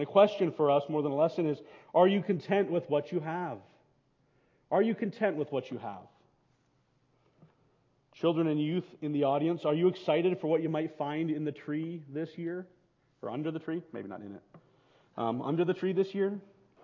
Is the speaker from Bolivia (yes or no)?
yes; Bolivia; when we were growing up in Bolivia.